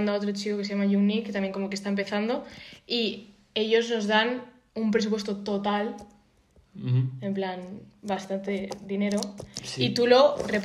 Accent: Madrid, Community of Madrid, Spain; Yo soy de las pocas que soy madrileña

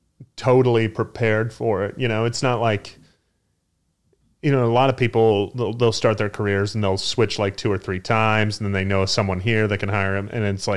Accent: Loveland, Colorado, United States; also born or lived in Boulder; I was in a, like a smaller school in my original home, in my hometown called Loveland, Colorado.

